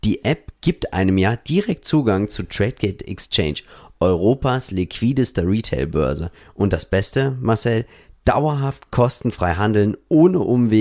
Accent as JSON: {"language": "German", "town": "Hannover", "region": "Lower Saxony", "country": "Germany", "tie": "born or raised there", "said": "Ja, ich bin ja in Hannover aufgewachsen und auch dort geboren."}